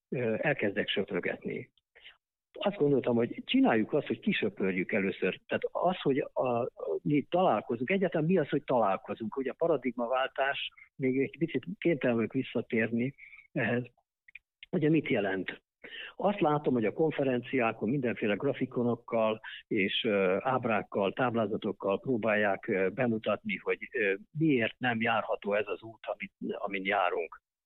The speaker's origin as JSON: {"language": "Hungarian", "region": "Baranya", "country": "Hungary", "tie": "born or raised there", "said": "a gyerekkoromban, ugye egy kis faluban nőttem föl az Ormánságba, Baranyába"}